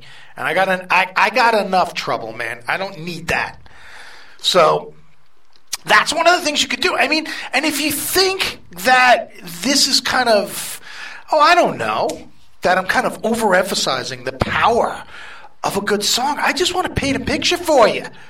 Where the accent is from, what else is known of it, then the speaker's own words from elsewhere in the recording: New York, United States; you guys can't tell by this accent that follows … around like a shadow, I'm from New York.